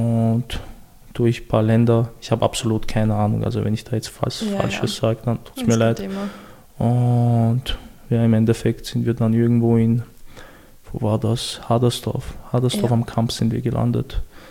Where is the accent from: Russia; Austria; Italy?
Russia; Chechnya; first language Chechen; German is a second language; Ich spreche meine Muttersprache fließend, ich spreche Deutsch fließend, ich spreche Englisch fließend.